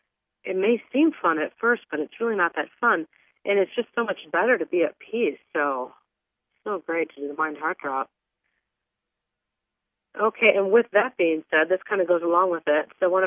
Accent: Midwest, United States; also born or lived in West Coast; I was raised in the Midwest around a large population of people who generally don't believe in meditation. And then I lived in the West Coast for many years around a larger population of people who do believe in meditation.

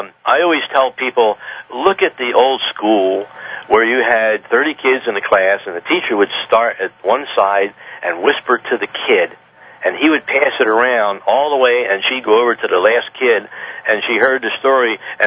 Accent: United States; I'm an American. Okay, now I'm an American, okay. But I am English, German, and Irish, and American Indian ancestry.

